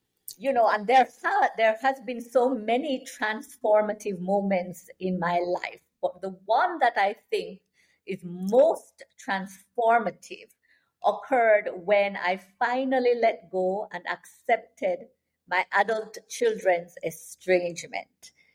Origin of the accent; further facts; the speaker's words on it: Jamaica; I am a Jamaican educator, actually, who I have now branched out into the writing field.